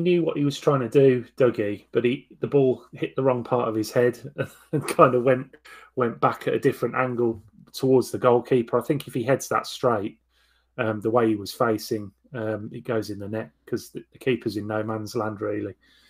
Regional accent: England, United Kingdom; I'm an Englishman. or an English football fan.

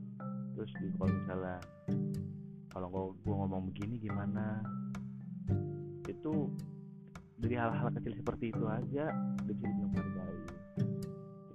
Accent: Java, Indonesia; Gue bukan orang Sunda, gue orang Jawa.

